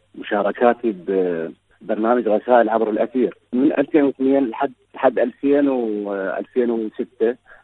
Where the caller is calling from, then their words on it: Maysan, Iraq; إحنا عندنا بالعراق يعني أكو مثلا عندنا بمحافظة ميسان البث يعني ما قاعد